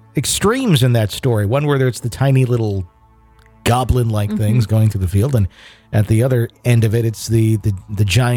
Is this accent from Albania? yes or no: no; Carthage, Maine, United States; I was born and raised in Western Maine, a small town called Carthage. It was a lodging town, extremely rural and hick, as one would say.